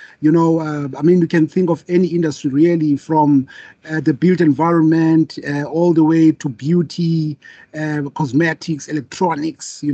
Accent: South Africa; And also me being a South African, I really try by all means to protect the interest of South Africans.

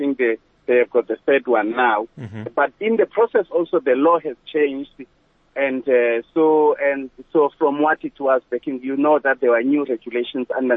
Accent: Eastern Cape, South Africa; I'm speaking myself as Mpondo. I come from Bondoland in the Wild Coast. I'm a member of the community here.

